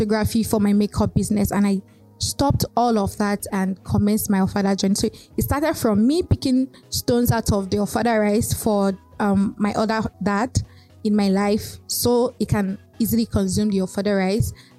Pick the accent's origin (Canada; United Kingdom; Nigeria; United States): Nigeria; Abeokuta, Ogun; Growing up in Ogun State, I spent the first 24 years of my life in Abeokuta, Ogun State, and FatherUp was a normal household food.